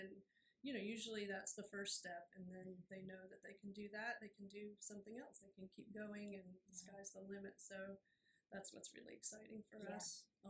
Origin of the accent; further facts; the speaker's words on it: Florida, United States; born there; Both. I was born in Florida, so.